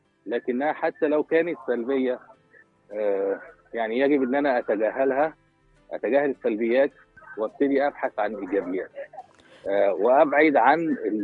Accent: Egypt; البطالة عندنا في مصر تقريبا حوالي 7.5% من قوة العمل

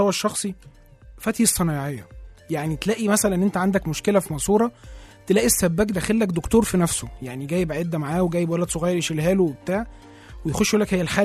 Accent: Egypt; احنا عارفين احنا كمصريين بنحب الكرة جدا

